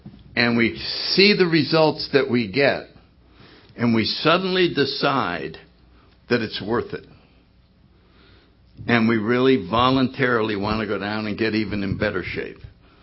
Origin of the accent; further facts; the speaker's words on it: Connecticut, United States; I give you 49 states, God. I got Connecticut. I grew up in Connecticut.